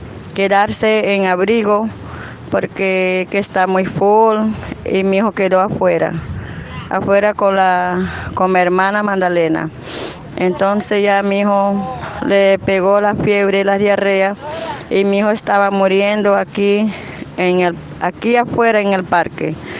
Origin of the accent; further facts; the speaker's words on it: Venezuela; moved away as an adult; now in Brazil; Vengo de Venezuela. Yo soy madre indígena que me vine aquí para en Brasil